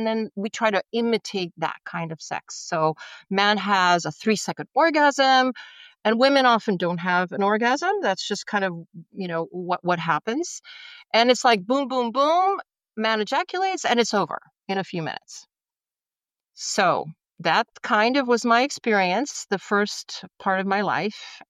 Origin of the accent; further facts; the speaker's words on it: the South, United States; I was a Christian growing up in the South, and sex was never talked about.